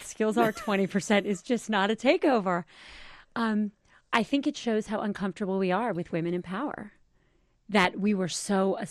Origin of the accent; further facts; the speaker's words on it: Miami, Florida, United States; born there; I was born in Miami. I recognize the fortune of my birth.